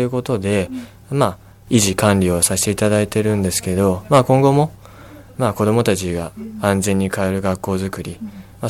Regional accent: Tsujido, Kanagawa, Japan; also born or lived in Sendai; 生まれはごめんなさい仙台です、うんうん、ただもう本当にずっと辻堂で育ってます。

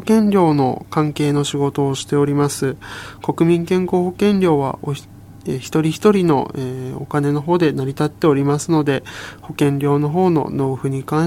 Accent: Sagamihara, Kanagawa, Japan; 出身は相模原市の方になります。

